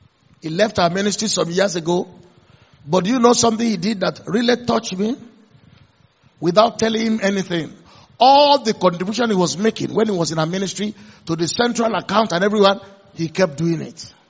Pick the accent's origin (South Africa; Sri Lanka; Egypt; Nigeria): Nigeria; Offa, Kwara; She grew up in England. I grew up in Offa.